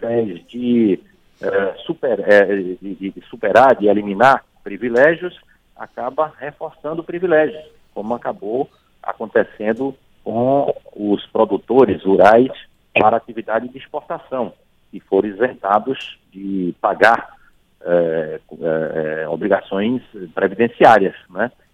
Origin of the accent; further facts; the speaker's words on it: Bahia, Brazil; born there; Várzea do Poço e Várzea da Roça, exatamente uma região no interior da Bahia, onde eu nasci, muito seca, semiárido